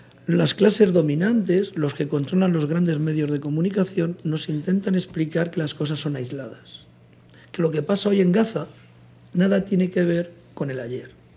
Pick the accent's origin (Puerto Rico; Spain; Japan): Spain; Porque el drama nuestro, como español, es que nuestro gobierno dentro de Europa tampoco.